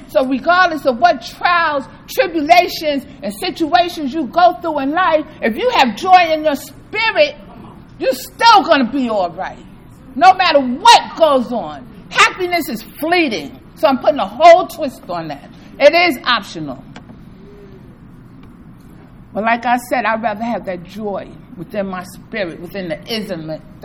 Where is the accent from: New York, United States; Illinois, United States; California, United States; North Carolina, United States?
New York, United States; I'm from Bed-Stuy, do or die.